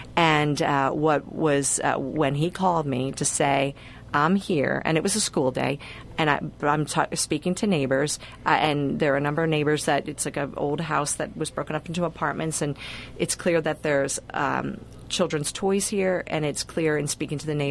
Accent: Pennsylvania, United States; because I'm a Bucks County, you know, I was raised in Bucks County

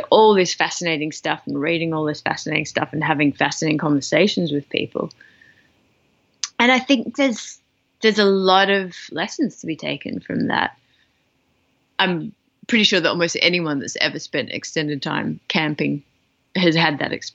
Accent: Australia; But as an Australian, if you live in the southern half of the country

